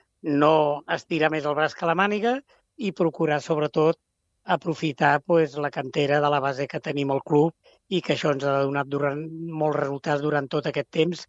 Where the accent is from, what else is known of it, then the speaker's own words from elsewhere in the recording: Balearic Islands, Spain; born there; now in Santa Coloma de Gramenet, Spain; Bueno, aviam, jo no sóc nascut a Santa Coloma, però vaig arribar a Santa Coloma de la meva Menorca, que dic jo sempre, perquè vaig néixer allà